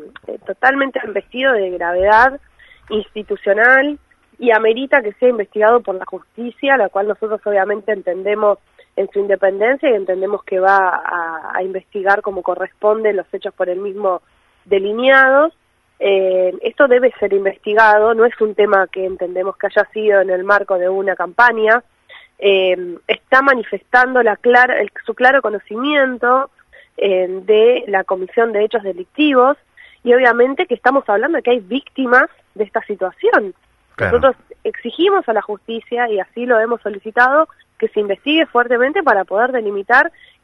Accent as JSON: {"language": "Spanish", "country": "Argentina", "said": "y como ciudadanos argentinos, nos genera muchísima tristeza"}